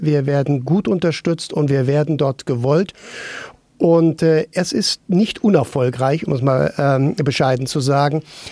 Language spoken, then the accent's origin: German; Baden-Württemberg, Germany; ich komme ja vom Dorf. Ich bin ja auf dem Dorf aufgewachsen in der Nähe von Ulm.